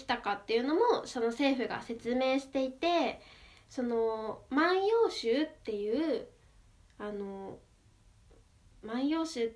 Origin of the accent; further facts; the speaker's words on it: Kanto, Japan; まあ、私はそうだね、確かになんかずっとあの関東エリアで育ってきて、うん、なんか標準語しか喋れないのね